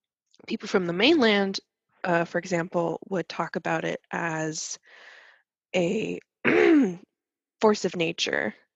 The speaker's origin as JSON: {"language": "English", "region": "Hawaii", "country": "United States", "tie": "born or raised there", "said": "I grew up in Hawaii."}